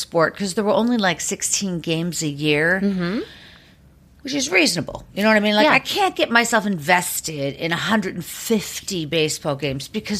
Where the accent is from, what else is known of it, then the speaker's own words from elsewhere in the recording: Pittsburgh, Pennsylvania, United States; moved away as an adult; now in Los Angeles, United States; You know, I'm from Pittsburgh, and when I first got to Los Angeles